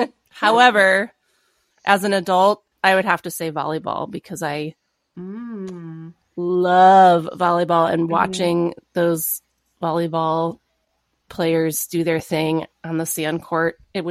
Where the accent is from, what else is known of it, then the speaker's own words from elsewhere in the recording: Michigan, United States; I grew up in Michigan.